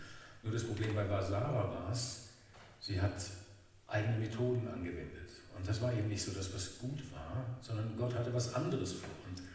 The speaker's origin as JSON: {"language": "German", "region": "Hesse", "country": "Germany", "tie": "born or raised there", "moved": "yes", "lives_now": "Austria", "said": "komme jetzt seit 2001 aus Österreich. Vorher bin ich in der Nähe von Kassel aufgewachsen."}